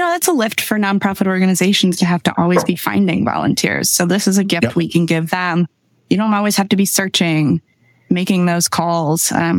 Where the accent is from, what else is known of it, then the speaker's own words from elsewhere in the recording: Michigan, United States; And I'm from Michigan, where there's a lot of Dutch people.